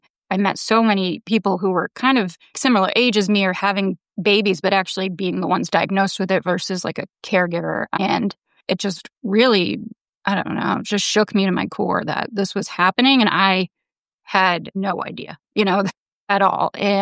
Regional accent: Massachusetts, United States; born and raised in Massachusetts.

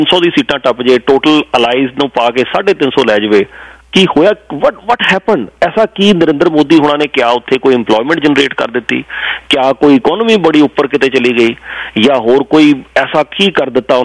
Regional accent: Punjab, India; ਮੈਂ ਪੰਜਾਬ ਦੇ ਉਸ ਖਿੱਤੇ 'ਚੋਂ ਹਾਂ ਅਸੀਂ ਆਪਣੇ ਪਿੰਡੇ 'ਤੇ ਨਾ 20 ਸਾਲ ਹੰਡਾਇਆ

